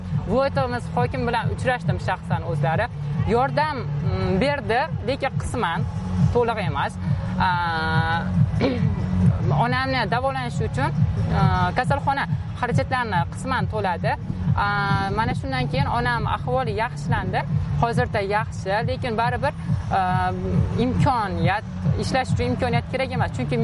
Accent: Buloqboshi, Andijan Region, Uzbekistan; also born or lived in Jalaquduq; Onam ham Rossiyaga borib ishlab kelgan va biz buloq boshiga onamning uylari ko'chib kelganmiz.

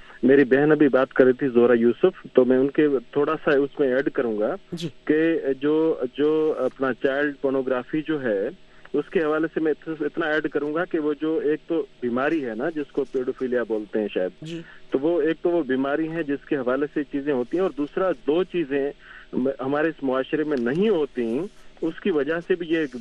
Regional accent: Pakistan; ہم پاکستانی ہیں اور we are indigenous of this land, تو ہم کوئی باہر سے مائگریٹ کر کے نہیں آئے ہیں.

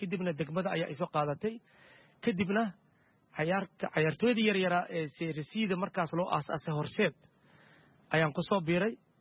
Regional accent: Mogadishu, Banadir, Somalia; Waxaan ku dhashay Xamar, khaasatan degmada Boondheere, xaafadda East Falconin. Isha ayaan ku soo barbaari.

